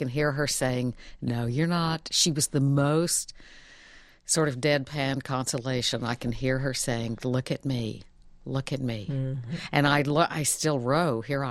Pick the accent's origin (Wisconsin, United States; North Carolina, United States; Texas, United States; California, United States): Texas, United States; Well, I grew up in Texas, and there's a sort of whiskey myth that accompanies alcoholism.